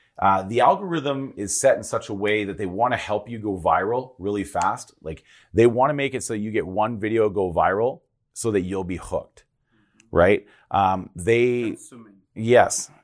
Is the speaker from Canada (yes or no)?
yes; Canada; Being Canadian